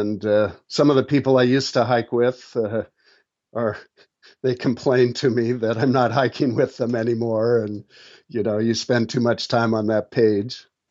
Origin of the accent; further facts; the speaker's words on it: Washington, United States; also born or lived in Alaska; I grew up in the Pacific Northwest. I was actually born in Alaska, but raised here in Washington.